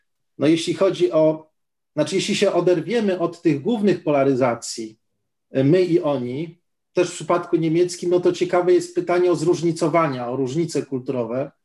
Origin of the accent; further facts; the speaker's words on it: Gdańsk, Pomeranian Voivodeship, Poland; also born or lived in Iraq; że jestem z Gdańska, już nie mówiąc o Iraku